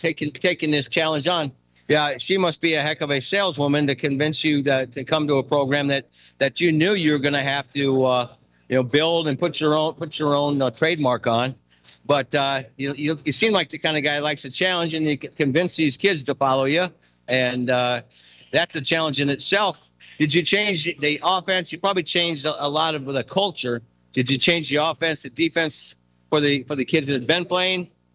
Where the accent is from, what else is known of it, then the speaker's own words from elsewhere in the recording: Iowa, United States; I'm from, right on, older than dirt, and I'm from Iowa.